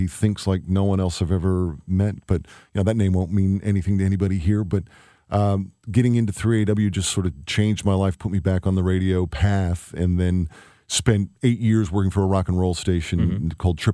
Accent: St. Charles, United States; And I grew up in St. Charles and my mom and dad still live in the house that I grew up in.

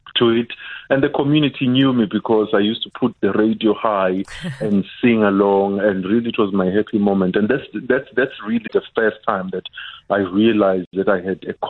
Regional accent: South Africa; moved away; I'm from South Africa, and I'm here for a little period, and I would like to be heard.

